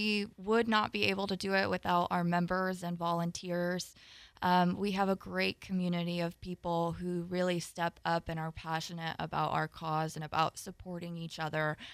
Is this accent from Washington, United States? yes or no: no; New York, United States; I'm from upstate New York. It's about the same.